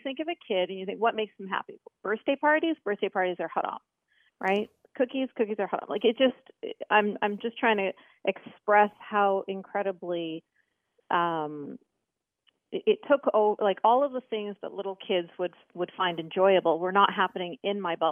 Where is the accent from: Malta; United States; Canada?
Canada; I was born and raised in Canada. So when I was growing up, we were kind of like in a bubble separate from the rest of the society. So even though I was in Canada, I went to Islamic schools. I was wearing hijab from the age of 9 years old.